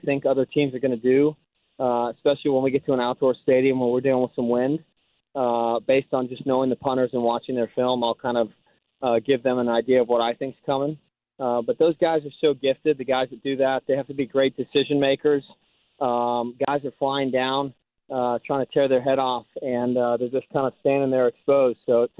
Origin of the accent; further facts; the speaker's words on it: Houston, Texas, United States; I grew up in Houston, so my family's from England, but I grew up in Houston.